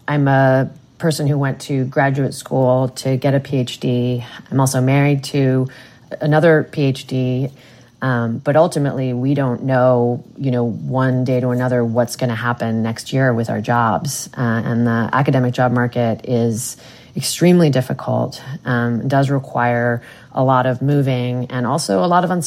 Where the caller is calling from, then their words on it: Orlando, Florida, United States; I'm calling from Orlando, Florida.